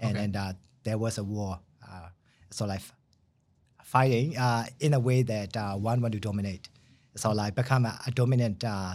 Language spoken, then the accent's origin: English; Myanmar; English is a second language; moved away; So I left from my home country, which is called Burma or Myanmar, mm-hmm. in 1998.